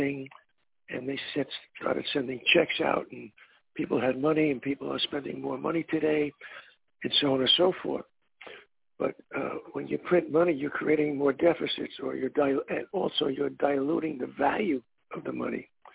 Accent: Brooklyn, New York, United States; Well, I grew up in Brooklyn, New York.

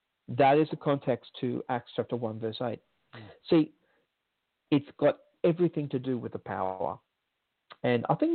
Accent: Australia; And this is a major concern for me being an Australian, because China has been very, very, very belligerent.

